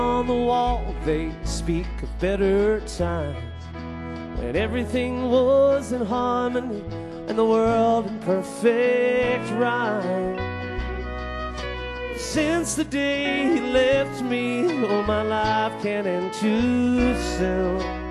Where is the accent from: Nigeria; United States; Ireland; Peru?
United States; Illinois; I grew up in Illinois. I grew up outside of Chicago, Illinois.